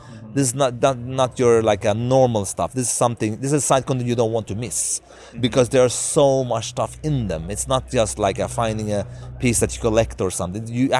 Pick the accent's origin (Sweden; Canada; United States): Sweden; English is a second language; I'm not from Hollywood from that side. I'm from Sweden, but I make definitely movies.